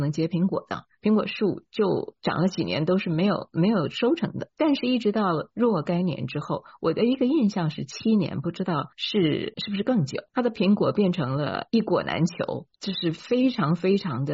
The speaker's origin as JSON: {"language": "Chinese", "country": "Taiwan", "tie": "born or raised there", "said": "我在台湾长大，那台湾有很多的所谓的台地茶都是灌木的啊"}